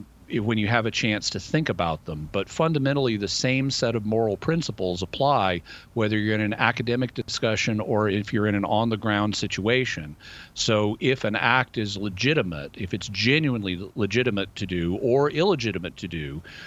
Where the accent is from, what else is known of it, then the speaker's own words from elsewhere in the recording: the South, United States; accent: southern; because I'm from the South. So I grew up with southern accents.